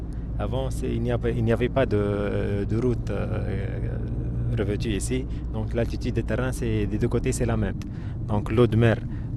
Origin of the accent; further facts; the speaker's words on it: Kerkennah, Sfax Governorate, Tunisia; born there; Moi, je suis né ici à Kerkena.